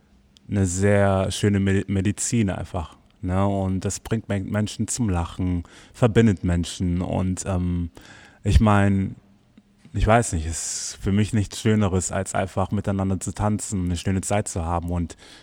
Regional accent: Southern Germany, Germany; Eine Butterbreze, ich komme ja aus dem Süden, dann bin ich erstmal produktiv.

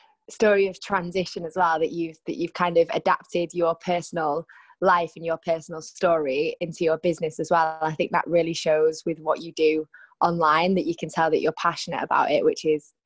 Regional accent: Salford, North West England, United Kingdom; Growing up in Salford in Manchester, it kept me off the streets a little bit

